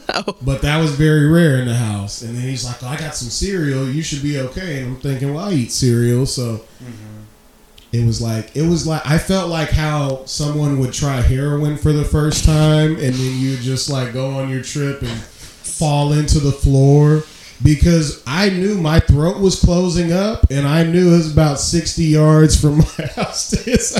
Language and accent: English; Louisiana, United States; because we're all from Louisiana, if you didn't know.